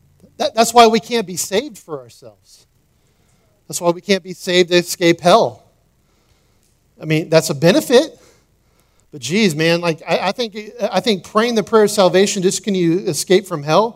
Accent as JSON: {"language": "English", "country": "United States", "tie": "born there", "said": "I was born in America, so my purpose must have been to be born in America and to be blessed."}